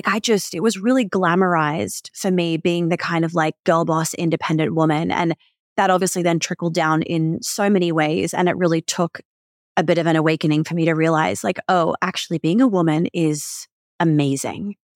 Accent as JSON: {"language": "English", "country": "Australia", "also_born_or_lived": "New York City, United States", "said": "I am Australian, but I also grew up in New York City"}